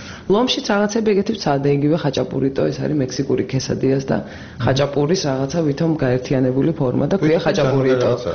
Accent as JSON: {"language": "Georgian", "region": "Imereti", "country": "Georgia", "said": "კი, ნუ მე ვამბობ, რადგან იმერელი ვარ"}